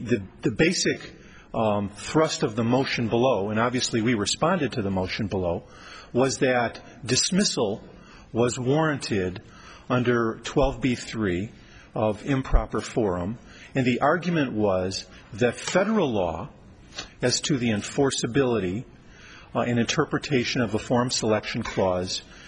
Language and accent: English; Buffalo, New York, United States; I'm from Buffalo, Your Honor.